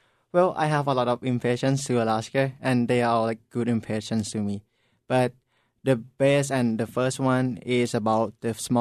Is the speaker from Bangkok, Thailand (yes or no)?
yes; Bangkok, Thailand; English is a second language; I'm from Bangkok, the capital city.